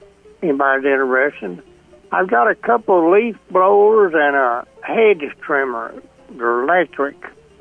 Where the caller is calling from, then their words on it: Mount Sterling, Kentucky, United States; Over here in Mount Sterling.